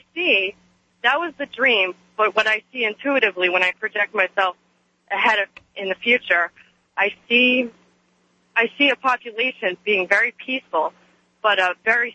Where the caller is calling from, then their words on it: Massachusetts, United States; I'm calling from Massachusetts.